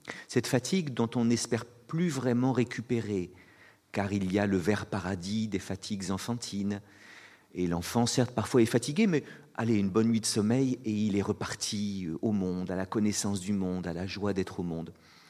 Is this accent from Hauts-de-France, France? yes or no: yes; Château-Thierry, Hauts-de-France, France; born there; Je suis né à Château-Thierry comme lui